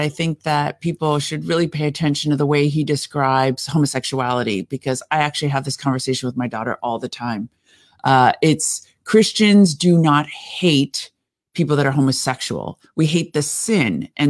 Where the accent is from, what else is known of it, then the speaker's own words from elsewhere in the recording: Beverly Hills, California, United States; growing up, I grew up in Beverly Hills, but everybody stole.